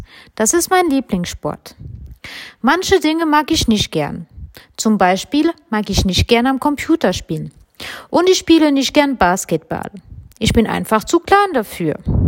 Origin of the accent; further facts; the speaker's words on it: Germany; now in Sarreguemines, France; bin am 16. Oktober geboren. Ich bin 33 Jahre alt. Ich wohne in Sargemin, aber ich komme aus Deutschland.